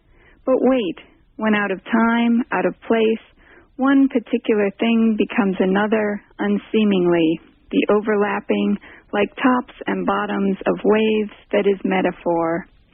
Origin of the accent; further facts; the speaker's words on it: Midwest, United States; now in California, United States; I'm a Midwesterner, and I was a little bit nervous about moving all the way out to California and whatever Orange County meant to me then.